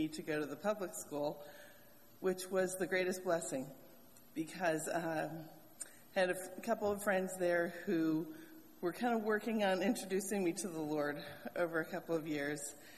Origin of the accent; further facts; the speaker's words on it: Wisconsin, United States; I grew up in Wisconsin.